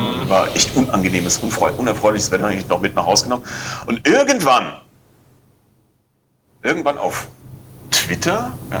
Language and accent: German; Kobern-Gondorf, Rhineland-Palatinate, Germany; Aber das Wasser hier in Koblenz und Umgebung ist ein absolutes Drama und da, wo ich herkomme, in Koblenz-Gondorf